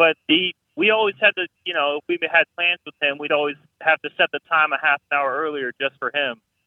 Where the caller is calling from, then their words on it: Youngstown, Ohio, United States; I'm calling from Youngstown, Ohio.